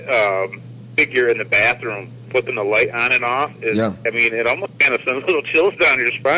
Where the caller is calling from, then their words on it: Grand Rapids, Michigan, United States; from Grand Rapids, Michigan.